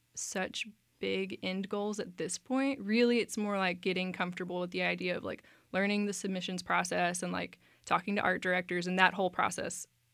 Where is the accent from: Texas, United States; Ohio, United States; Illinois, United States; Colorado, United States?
Texas, United States; Waco; I'm from Waco, actually. So I was born here, went to school here, went to MCC in Baylor, and now I got married here, built a house. So I'm a Wacoan for life now.